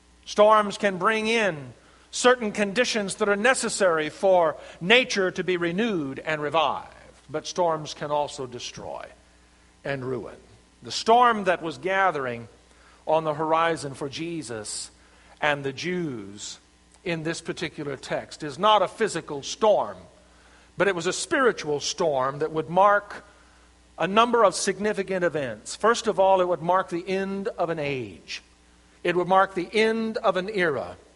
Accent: Arkansas, United States; I'm from the South. And as I have experienced back in the South, in Arkansas, where I was raised

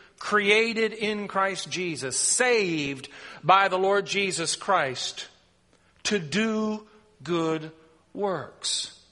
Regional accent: United States; I cannot be saved because I'm a male, because I'm white, because I'm American, because I speak English

